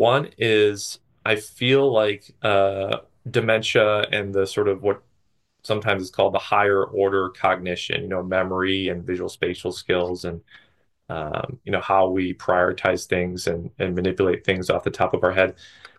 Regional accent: Minnesota, United States; get accepted to my home state, University of Minnesota.

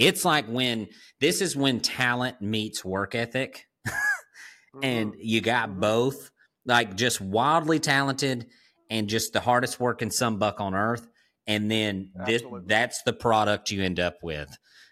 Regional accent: Alabama, United States; They're looking at you like you don't belong here, especially because I'm from Alabama.

